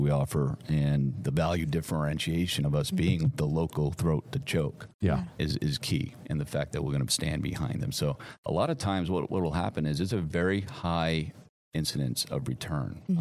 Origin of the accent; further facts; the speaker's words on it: New England, United States; Well, I had a friend of mine, you know, I'm from New England, and I actually grew up with this guy on the radio.